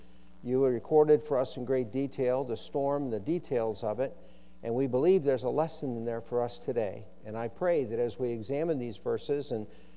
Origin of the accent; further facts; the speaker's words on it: Eastlake, Ohio, United States; being a young boy growing up in Eastlake, Ohio. And in Eastlake, Ohio, we lived a mile off Lake Erie.